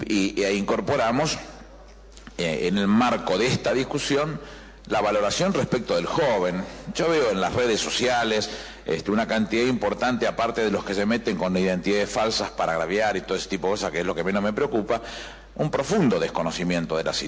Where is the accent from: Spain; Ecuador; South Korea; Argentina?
Argentina; durante buena parte de nuestra vida como argentinos